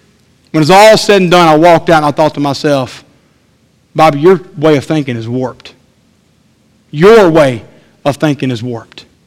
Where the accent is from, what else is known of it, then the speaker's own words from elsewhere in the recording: Brookhaven, Mississippi, United States; in my hometown in Brookhaven